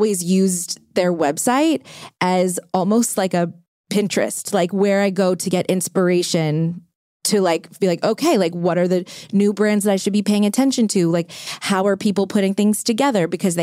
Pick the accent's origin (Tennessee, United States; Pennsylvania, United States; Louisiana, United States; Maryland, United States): Louisiana, United States; New Orleans; Growing up in New Orleans, whenever there was like a special occasion, like Christmas or my birthday